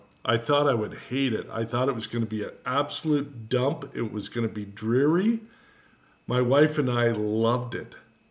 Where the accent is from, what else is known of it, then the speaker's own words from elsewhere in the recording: Toronto, Ontario, Canada; Yeah, so I grew up in Toronto, and I've been to every state and every province.